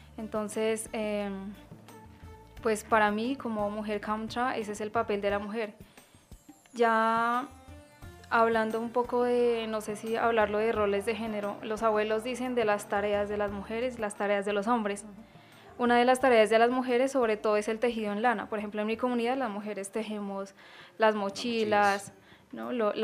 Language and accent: Spanish; Sibundoy, Putumayo, Colombia; nosotras las mujeres y hombres Kamtras venimos del resguardo de Sibundoy Putumayo. Digamos que es en el Alto Putumayo, nuestro territorio de origen